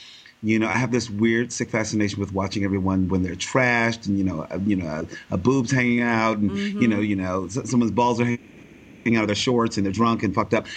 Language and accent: English; New York City, New York, United States; from New York City.